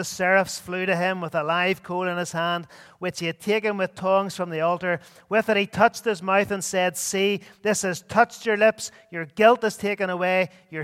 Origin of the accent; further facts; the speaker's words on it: Belfast, Northern Ireland, United Kingdom; I remember growing up in Belfast, down near the docks, there used to be an oil refinery.